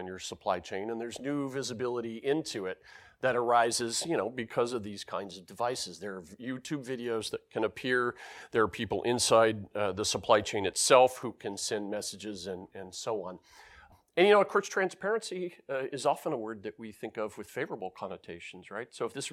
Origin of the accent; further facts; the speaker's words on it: United States; now in Denmark; Being an American who lives in Denmark, I hate region coding, right?